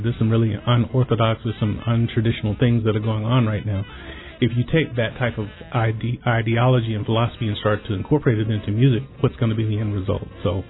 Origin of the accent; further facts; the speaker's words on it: East Coast, United States; And the only reason I make that distinction is because I'm primarily from the East Coast.